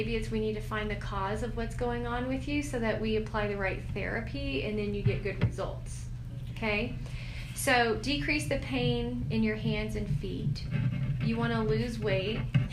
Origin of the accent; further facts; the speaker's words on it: Texas, United States; Yeah, I'm from Texas. I grew up there.